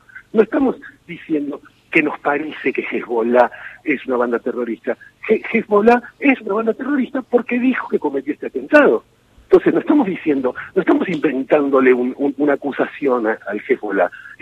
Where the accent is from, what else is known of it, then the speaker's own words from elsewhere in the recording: Argentina; yo llevo sangre judía, sangre católica, soy un argentino prototípico, digo, de esos que tenemos sangre de todos los colores.